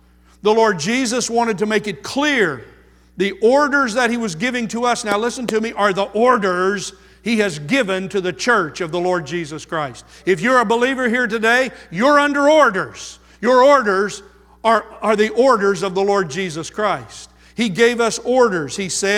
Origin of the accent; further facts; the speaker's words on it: Oklahoma, United States; I grew up in Oklahoma close to Tinker Air Force Base, and many of my friends were military children.